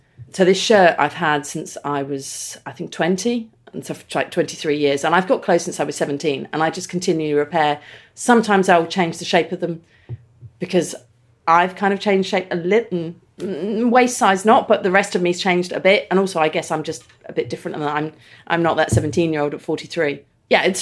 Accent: Southampton, South East England, United Kingdom; I come from Southampton

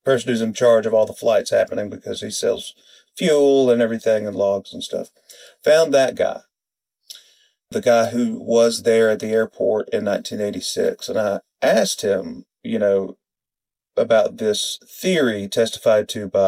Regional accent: Deep South, United States; I'm from the Deep South, a place where snow happens in the movies.

